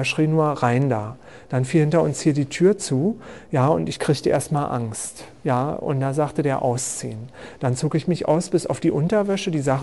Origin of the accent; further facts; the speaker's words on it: Berlin, Germany; aber nicht in meiner Heimatstadt in Berlin